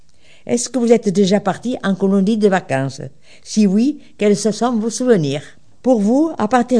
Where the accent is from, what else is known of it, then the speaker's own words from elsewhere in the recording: Béziers, Occitanie, France; Je suis née à Béziers, où j'ai fait toute ma scolarité jusqu'au certificat d'études. En 1944, pendant la guerre, j'ai été évacuée pour aller à Bordeaux, qui était en zone occupée.